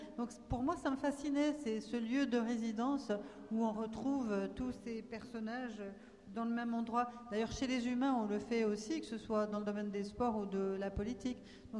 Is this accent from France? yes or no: no; Arkansas, United States; En fait, moi, je suis originaire de l'Arkansas, qui est un des États du Sud des États-Unis.